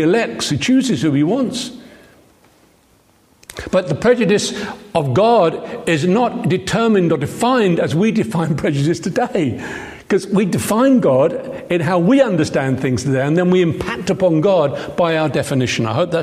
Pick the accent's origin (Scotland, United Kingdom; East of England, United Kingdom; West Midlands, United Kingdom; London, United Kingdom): London, United Kingdom; Lambeth; born there; I was born in Lambeth. I was born in the East End. And I used to speak like that, and I worked for years to try and get rid of it.